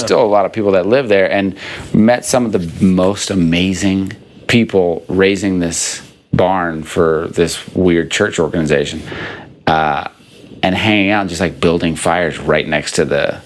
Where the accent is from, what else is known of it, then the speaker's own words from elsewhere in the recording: Maryland, United States; I'm from Maryland where the blue crab reigns.